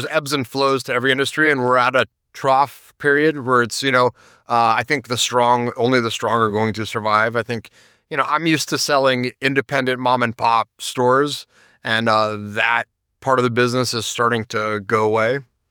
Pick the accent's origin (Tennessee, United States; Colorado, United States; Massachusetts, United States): Colorado, United States; Denver; also born or lived in California; And I'm from Denver originally. At the time that cannabis became legal, I lived in California. But being from Denver, a lot of my friends got licenses.